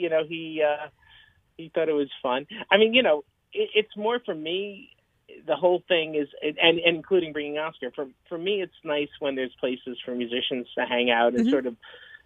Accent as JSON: {"language": "English", "town": "South Orange", "region": "New Jersey", "country": "United States", "tie": "born or raised there", "also_born_or_lived": "Woodstock", "said": "My parents decided to move to New Jersey, to South Orange. And I ended up doing the rest of my growing up in South Orange, but I always loved Woodstock and the area."}